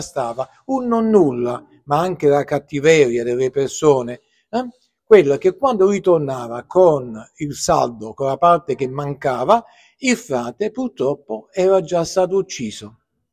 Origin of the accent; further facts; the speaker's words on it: Naples, Campania, Italy; now in Cagliari, Italy; anche se io sono napoletano, però sono qui da 52 anni